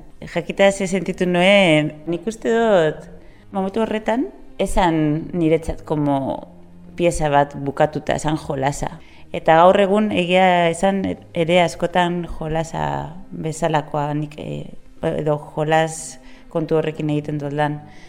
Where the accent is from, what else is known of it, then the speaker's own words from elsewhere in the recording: Durango, Basque Country, Spain; also born or lived in Bilbao; eta Durangokoa naiz, baina bueno, arte derrak Bilbon ikasi nuen, beraz Bilbo bizi izan dut urte pilo bat, 20 urte edo